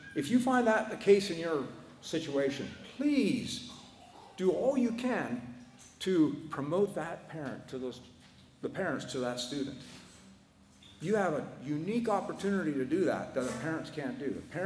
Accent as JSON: {"language": "English", "town": "Duchess", "region": "Alberta", "country": "Canada", "tie": "born or raised there", "said": "She's not my aunt, but we grew up knowing her in Dutchess, Alberta. I grew up in Dutchess, Alberta."}